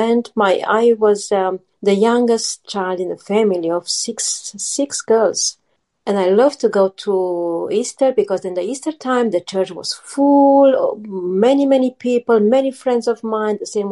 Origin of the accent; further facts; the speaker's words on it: Romania; English is a second language; moved away as an adult; now in England; I grew up in an Orthodox family in Romania. I'm originally from Romania, and in 2007, I moved in England with my four children.